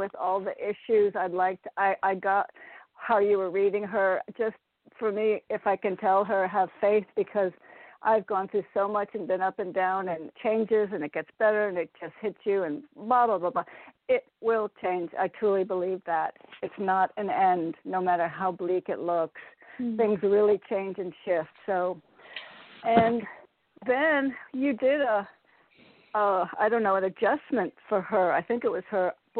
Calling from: Connecticut, United States; in Connecticut.

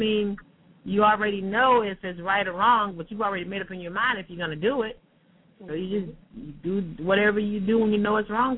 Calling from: Conway, United States; from Conway.

